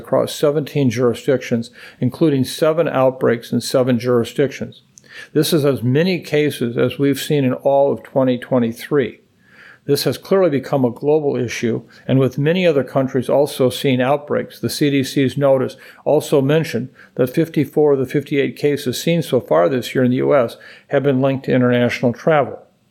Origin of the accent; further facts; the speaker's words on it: Minnesota, United States; The one outlier continues to be my home state of Minnesota